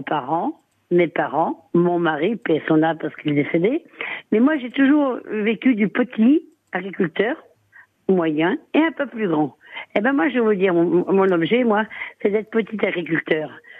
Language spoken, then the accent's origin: French; Normandy, France; Moi je suis normande, mais là je suis un petit peu en vacances dans le Cantal.